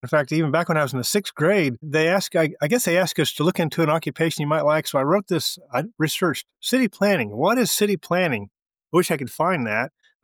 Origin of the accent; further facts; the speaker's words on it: Oklahoma City, Oklahoma, United States; I grew up here in the Oklahoma City area